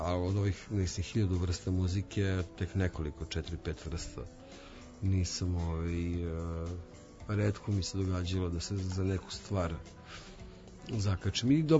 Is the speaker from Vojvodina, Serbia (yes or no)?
no; Zemun, Belgrade, Serbia; kad sam pričao da sam odrastao u Zemunu